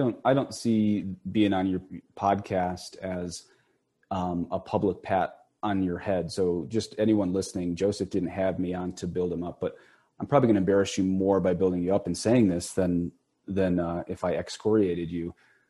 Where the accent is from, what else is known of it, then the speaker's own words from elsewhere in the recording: Ireland; That's I'm Irish. I'm Irish Catholic, so I'm allowed.